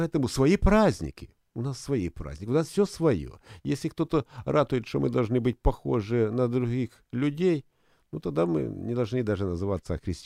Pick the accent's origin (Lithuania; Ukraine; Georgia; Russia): Ukraine; Ну, честно говоря, я украинец.